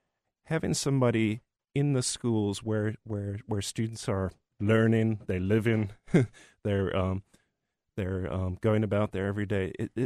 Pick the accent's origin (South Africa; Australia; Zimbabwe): South Africa; now in United States; It's something that I had not encountered when I grew up in South Africa.